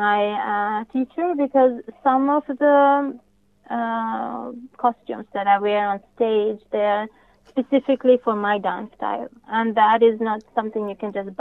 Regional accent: India; even growing up in India, or the mindset of people living outside of India.

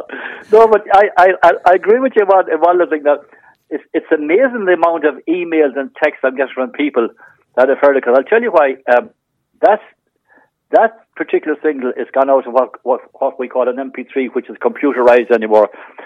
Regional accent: Castlerea, Connacht, Ireland; I came from Ballinsrimmy there in Castlereagh and Youngwell, and he was in around my own age, I think. We grew up together.

